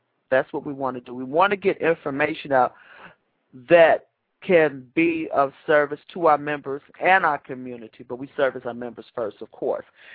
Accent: Chicago, Illinois, United States; I grew up in Chicago, and no matter what, I love it.

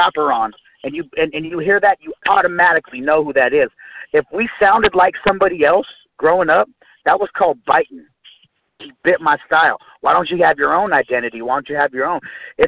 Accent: West Coast, United States; But growing up on the West Coast, I got, you know what I mean?

